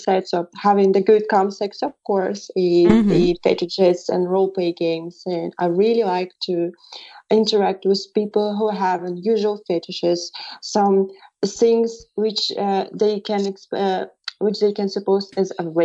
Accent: Russia; I suppose it's pretty simple because I'm Russian, but maybe my accent doesn't sound like Russian.

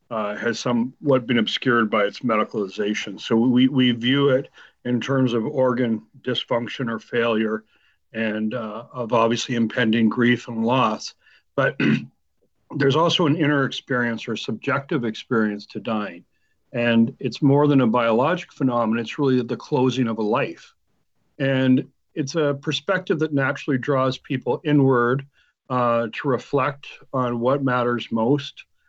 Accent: Canada; We're Canadian, which is something we did every year was our time together.

